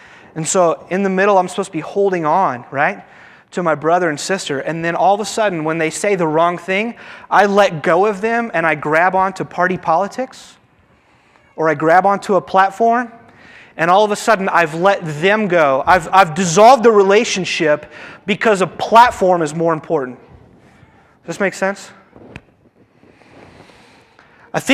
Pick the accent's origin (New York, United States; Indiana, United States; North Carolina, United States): Indiana, United States; Evansville; I got it from someone in my home church that I grew up with in Evansville.